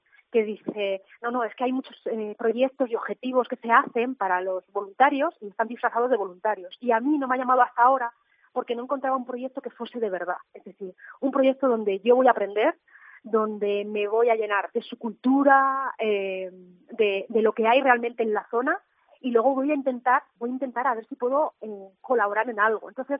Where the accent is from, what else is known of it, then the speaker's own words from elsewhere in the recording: Ortigosa del Monte, Castile and León, Spain; como la gente de mi pueblo de Ortigosa del Monte, que ha dado material